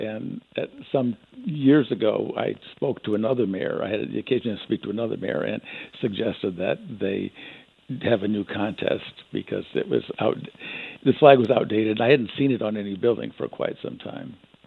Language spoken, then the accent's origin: English; Cedar Rapids, Iowa, United States; I grew up in Cedar Rapids, and that's kind of the landscape around Cedar Rapids.